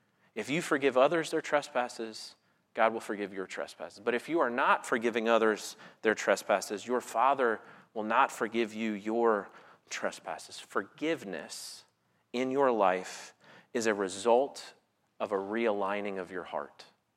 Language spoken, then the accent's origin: English; Florida, United States; I grew up in Florida